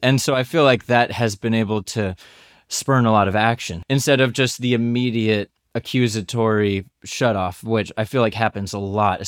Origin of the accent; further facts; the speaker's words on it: Florida, United States; I mean, I'm from Central Florida, so I have friends across the political spectrum.